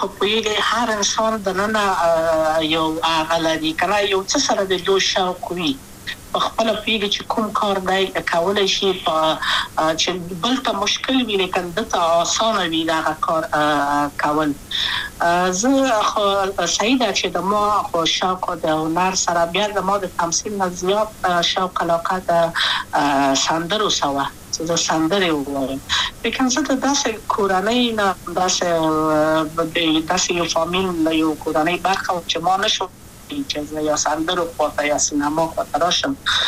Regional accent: Kabul, Afghanistan; also born or lived in Wardak; زه خو اصلا د وردګو ولایت یم، د پلار مې د وردګو ولایت ته خلک انسس کې دلې د کابل په تخت پل سیمه کې یم، او لویا شویم کابل که یم.

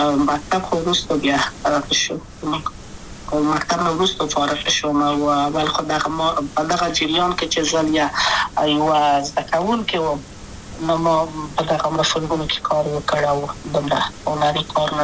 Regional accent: Kabul, Afghanistan; also born or lived in Wardak; زه خو اصلا د وردګو ولایت یم د پلار مې د وردګو ولایت ته خلک هم چې د کابل په تخت پل سیمه کې یم او لویا شویم کابل

